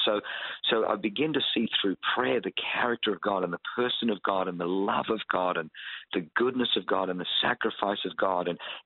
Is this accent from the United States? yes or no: no; Australia; growing up in Australia, which is a fairly secular culture